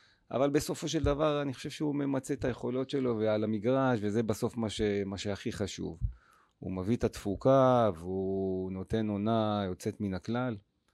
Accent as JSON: {"language": "Hebrew", "town": "Jerusalem", "region": "Jerusalem District", "country": "Israel", "tie": "born or raised there", "said": "שדרך אגב גדלתי בממילה, אז אימקה זה הבית בלי שום קשר"}